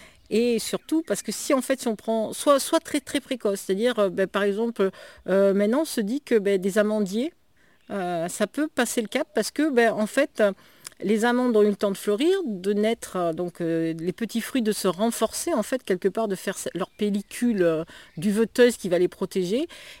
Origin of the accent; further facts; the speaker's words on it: Occitanie, France; un réchauffement qui est prévu de en gros plus 4 à plus 5 degrés chez nous en Cévennes